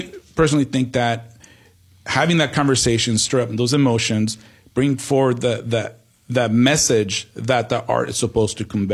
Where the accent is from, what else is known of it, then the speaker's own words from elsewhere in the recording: Mexico; because I was born in Mexico. I came here from Mexico.